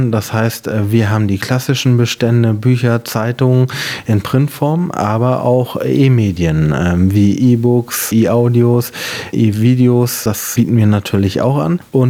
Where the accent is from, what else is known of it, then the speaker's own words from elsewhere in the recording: Hannover, Lower Saxony, Germany; now in Nienburg, Germany; ich komme aus Hannover. Ja, ich bin nach Nienburg gekommen, indem ich mich hier einfach beworben habe auf die Leitungsposition der Stadtbibliothek.